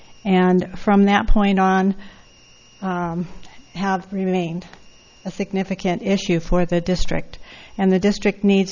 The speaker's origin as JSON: {"language": "English", "town": "San Miguel", "region": "California", "country": "United States", "said": "I'm from San Miguel, a longtime resident there."}